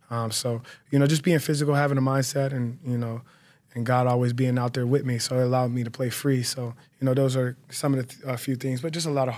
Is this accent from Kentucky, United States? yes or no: no; Pittsburgh, Pennsylvania, United States; I would say as a young age, I'm from Pittsburgh, so my very beginning of football really wasn't like a a program.